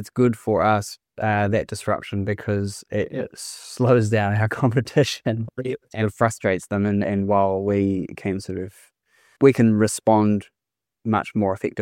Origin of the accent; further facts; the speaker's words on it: Dunedin, Otago, New Zealand; So I grew up in Dunedin and studied at Otago, did a commerce degree.